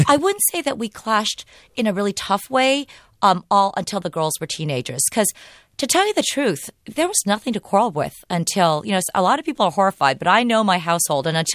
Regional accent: California, United States; Because, first of all, I'm not an immigrant. You know, I was raised in the United States, here in California.

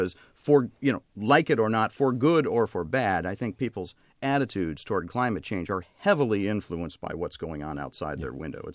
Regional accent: Buffalo, New York, United States; And in my hometown and your hometown of Buffalo, is like I say, if you don't like the weather, wait 20 minutes.

